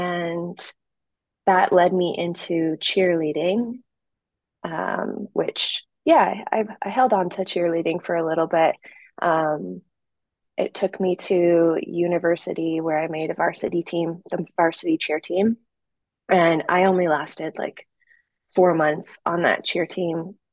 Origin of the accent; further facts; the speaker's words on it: Ontario, Canada; also born or lived in Vancouver; now in Tofino, Canada; Previous to that, we were in Vancouver. I'm originally from Ontario, but I was living in Vancouver for about 6.5 years. And yeah, and our journey took us here to Tofino.